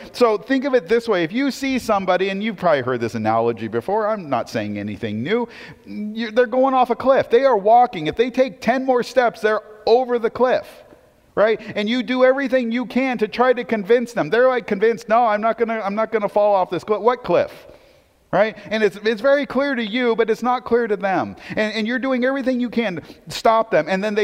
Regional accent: Portland, United States; I grew up in Portland.

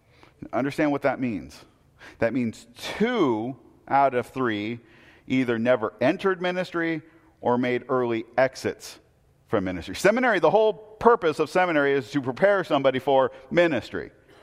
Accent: Portland, United States; well, I grew up in Portland, and I was a long way from home in a very small town.

